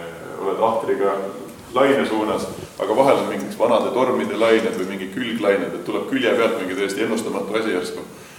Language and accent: Estonian; Reina, Saare County, Estonia; Et ma ise olen Reina külast pärit. Et kui te sõidate mandri poole, siis viimane küla enne Väina tammi ongi Reina. Ja siis seal sünd, elanud kasvanud.